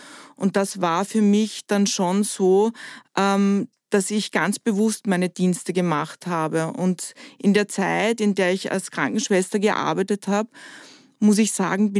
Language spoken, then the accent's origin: German; Vienna, Austria; ich komme aus Wien.